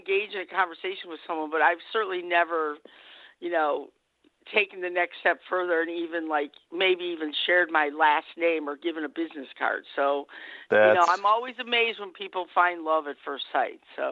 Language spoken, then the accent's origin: English; United States; I mean, you have to remember we're American